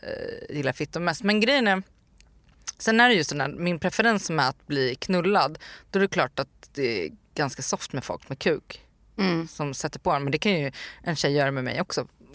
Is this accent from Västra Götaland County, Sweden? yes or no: no; Nyköping, Södermanland, Sweden; Uppväxt i Nyköping, så att det är en liksom mindre stad. Jag pluggade i gymnasiet i Stockholm, och jag gick liksom högstadiet i Nyköping.